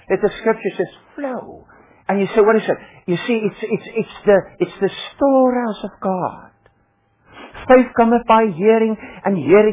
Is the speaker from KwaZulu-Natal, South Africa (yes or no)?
no; Free State, South Africa; I was born and brought up in Africa, and brother and sister, when we were brought up in Africa, the first 15 years of our lives, we were desperately poor. We were brought up in the Orange Free State in Southern Africa.